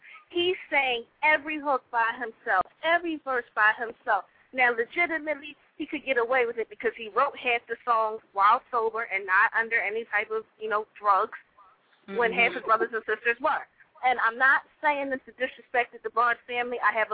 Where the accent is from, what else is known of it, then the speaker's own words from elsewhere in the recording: Philadelphia, Pennsylvania, United States; I'm from South Philly, and you just tweeted me and told me to call you.